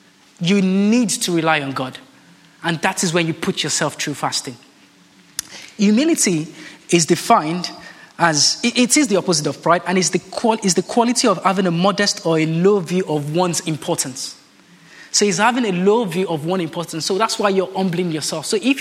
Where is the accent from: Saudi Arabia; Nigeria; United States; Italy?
Nigeria; moved away as an adult; now in United Kingdom; I am Nigerian. I was born in Nigeria. I came to the UK when I was 18.